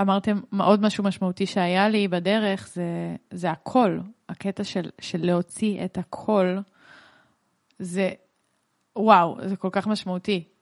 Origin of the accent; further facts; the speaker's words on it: Rishon LeZion, Central District, Israel; כן, גדלתי בראשון.